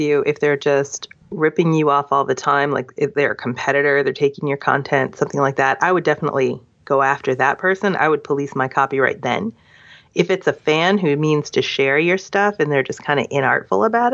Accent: Boston, Massachusetts, United States; I'm from Boston. We're so polite.

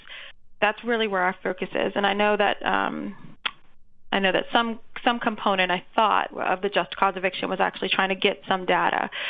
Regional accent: Michigan, United States; the Upper Peninsula, Michigan, is what I would probably consider where my hometown-ish area. We grew up around the world, but that's where I graduated from high school, and that was because my mother was in the Air Force

